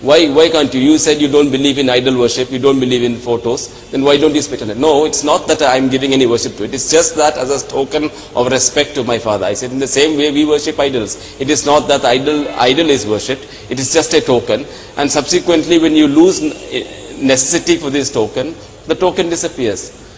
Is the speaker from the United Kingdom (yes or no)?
yes; United Kingdom; born there; I was born in the United Kingdom in 1966. Both of my parents were doctors and they were Hindus. In the atmosphere in England, we were not very religious.